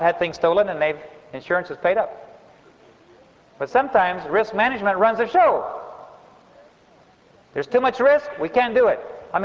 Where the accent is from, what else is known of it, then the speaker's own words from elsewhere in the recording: Bolivia; English is a second language; I grew up in Bolivia, and I'll tell you what, the Adventist church was a minority.